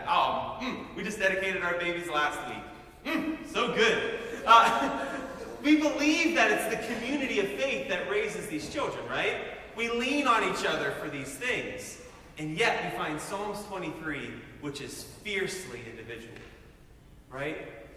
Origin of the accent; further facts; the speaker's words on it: Pennsylvania, United States; Oh, I'm from Western Pennsylvania. We say amen all the time.